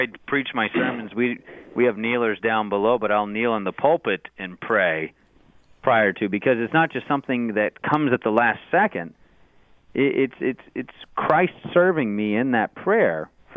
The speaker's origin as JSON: {"language": "English", "region": "the South", "country": "United States", "tie": "born or raised there", "said": "I remember I grew up in the South, so we had down there, we were accused of not praying from the heart, right?"}